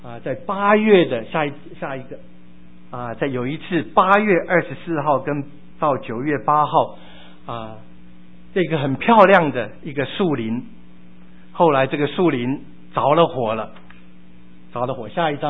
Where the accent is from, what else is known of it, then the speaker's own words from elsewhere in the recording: China; 在我们中国人里面，我们也有一句这样子的话